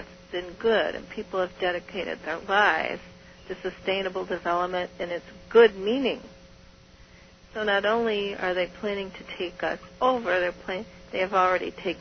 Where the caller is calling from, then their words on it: Michigan, United States; Southeast Michigan.